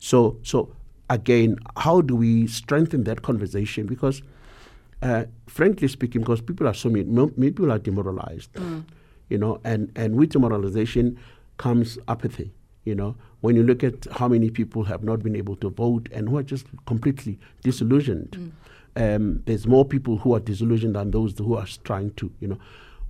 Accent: South Africa; we should all be, you know, patriotic as South African first, as Africans, as South Africans.

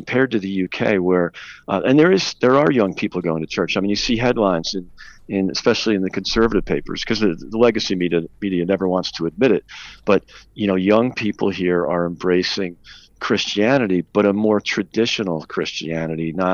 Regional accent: United States; I split my time between the U.S. and U.K. and I'm an American, you know, for by birth.

